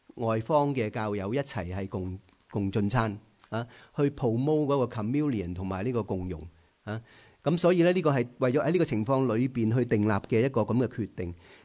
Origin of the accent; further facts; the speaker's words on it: China; 亦都唔可以同我哋中國人嘅嗰個分豬肉咧，係相提並論啊